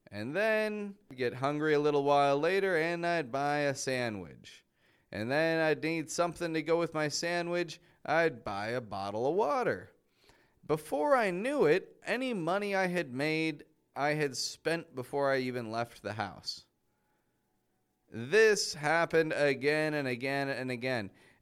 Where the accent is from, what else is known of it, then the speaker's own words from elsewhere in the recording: Toronto, Ontario, Canada; now in Mexico; I live in Mexico. I'm from Toronto, from Canada.